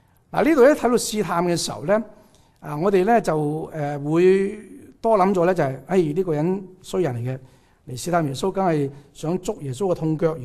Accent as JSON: {"language": "Cantonese", "region": "Guangdong", "country": "China", "said": "即系用即系我哋广东人嘅话嚟讲。"}